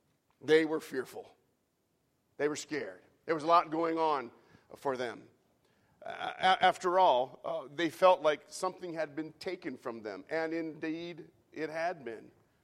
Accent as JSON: {"language": "English", "country": "United States", "said": "these toys that I had gotten as an American from the United States."}